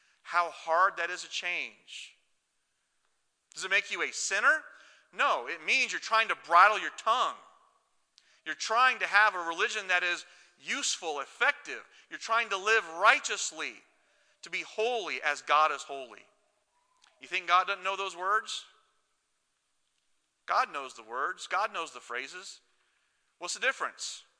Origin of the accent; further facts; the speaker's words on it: Washington, United States; And I grew up in Washington State, so it rains a lot there, right?